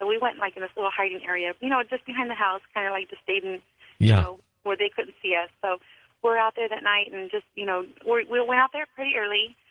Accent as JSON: {"language": "English", "town": "Fresno", "region": "California", "country": "United States", "said": "I'm from Fresno, California."}